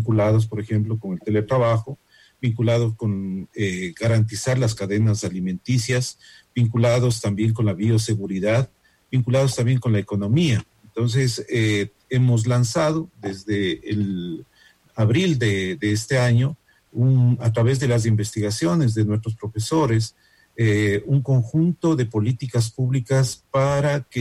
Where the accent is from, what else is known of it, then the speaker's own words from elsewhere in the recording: Ecuador; Tenemos que juntarnos como ecuatorianos.